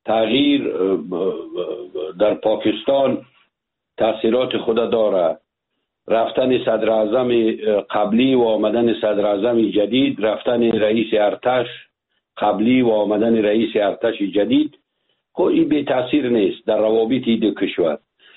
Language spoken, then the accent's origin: Persian; Afghanistan; ما افغان هستیم